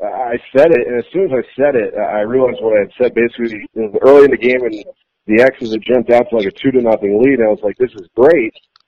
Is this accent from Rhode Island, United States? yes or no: yes; Rhode Island, United States; Because I grew up in New England. I grew up in Rhode Island.